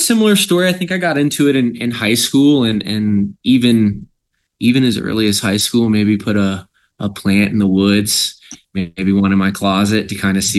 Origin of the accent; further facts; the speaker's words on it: South Carolina, United States; And growing up in South Carolina, it's still highly illegal.